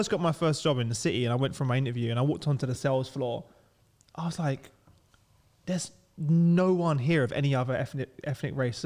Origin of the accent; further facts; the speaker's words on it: London, United Kingdom; I grew up in East London and I now live in Southeast London. So I'm a minority.